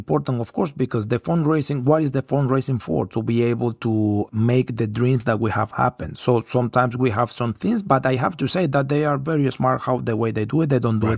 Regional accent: Puerto La Cruz, Anzoátegui, Venezuela; English is a second language; I come from Puerto La Cruz and we have sun 365 days a year.

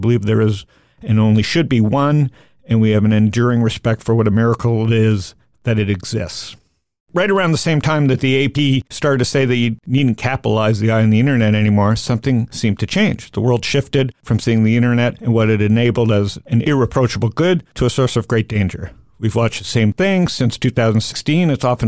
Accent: Canada; I'm Canadian too. We have that in common.

